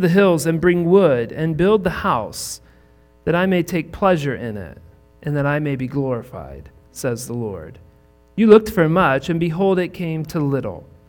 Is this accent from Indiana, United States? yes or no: yes; Indiana, United States; I grew up in Indiana. We did not see guys like Ben all that often. Indiana has NASCAR fans like Wyoming has cowboys.